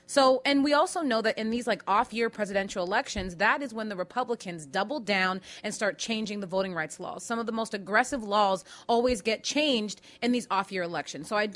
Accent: Pennsylvania, United States; I'm from Pennsylvania, so I've seen it all. When I go back to my home state

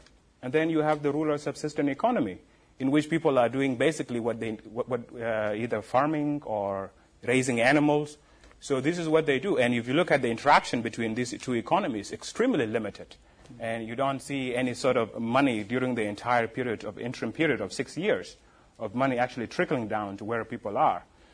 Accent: Jonglei, South Sudan; And last week I was in my home state, in Jonglei State.

